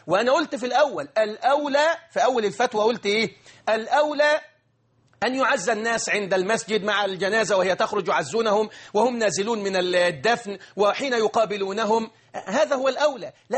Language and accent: Arabic; Egypt; فاختار الناس عندنا في مصر أن يقرأ واحد القرآن بأجر أو بغير